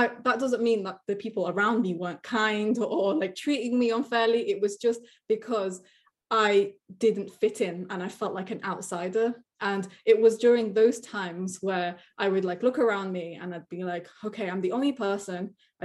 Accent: Philippines; I'm a woman. I'm Filipino.

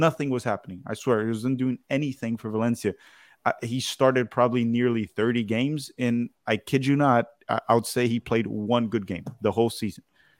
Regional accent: Brazil; I'm also Brazilian too. I was born in Brazil

